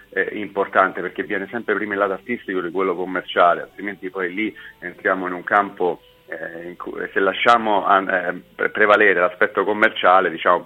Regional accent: Rome, Lazio, Italy; oltre al fatto che essendo romano

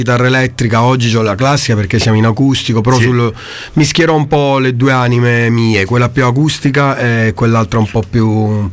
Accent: Pescara, Abruzzo, Italy; also born or lived in Province of Bari; io sono solo nato in provincia di Bari, okay, però vengo dall'Abruzzo, da Pescara. Siamo tutti musicisti abruzzesi.

